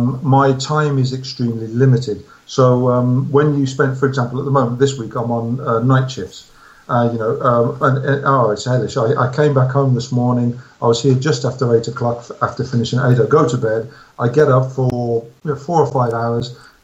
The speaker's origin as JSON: {"language": "English", "town": "Birmingham", "region": "West Midlands", "country": "United Kingdom", "tie": "born or raised there", "said": "because I grew up in Birmingham, which is the second city in the UK."}